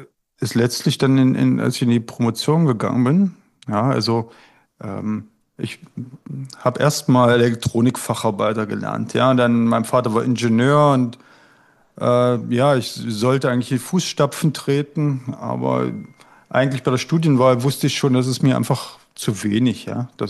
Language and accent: German; East Germany, Germany; ich bin in Ostdeutschland groß geworden